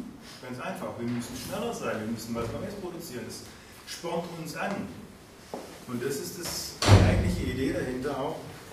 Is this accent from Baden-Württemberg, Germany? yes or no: yes; Baden-Württemberg, Germany; man will erstens mal Geld sparen als Schwabe sowieso